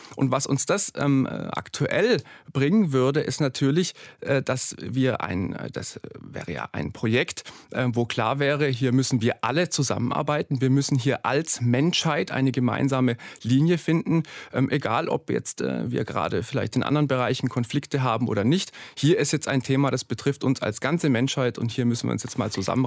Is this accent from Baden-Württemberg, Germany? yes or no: yes; Trossingen, Baden-Württemberg, Germany; also born or lived in Freiburg; Ja, also Trossingen ist meine Heimatstadt. Ich bin zwar nicht in Trossingen geboren, Trossingen hat kein Krankenhaus, aber ich bin in Trossingen aufgewachsen, dort zur Schule gegangen, Abitur gemacht. Dann habe ich in Freiburg studiert, habe dort auch über 10 Jahre lang gelebt.